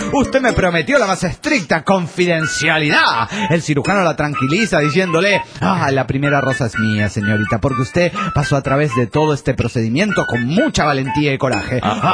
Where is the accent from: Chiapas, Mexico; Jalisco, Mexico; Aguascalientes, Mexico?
Aguascalientes, Mexico; de Aguascalientes, México.